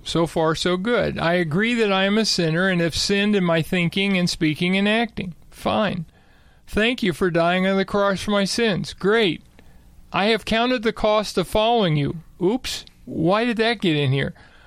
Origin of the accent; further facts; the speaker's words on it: Arcadia, California, United States; which is based in Pasadena, California, right next to where I grew up in Arcadia, California.